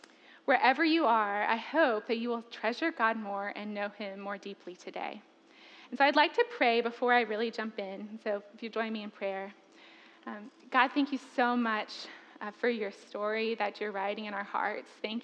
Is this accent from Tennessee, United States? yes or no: no; Richmond, Virginia, United States; I grew up in Richmond, Virginia, and I still get to call Richmond home.